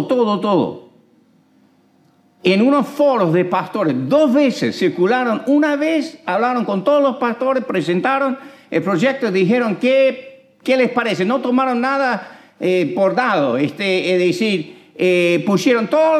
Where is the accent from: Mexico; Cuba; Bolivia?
Cuba; born there; Y ustedes saben que nací en Cuba y de vez en cuando viajo ahí